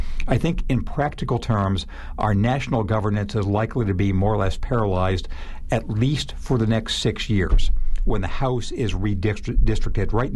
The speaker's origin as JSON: {"language": "English", "region": "California", "country": "United States", "said": "I am from California originally. My state, which has its problems, has set a very good example in having nonpartisan districting."}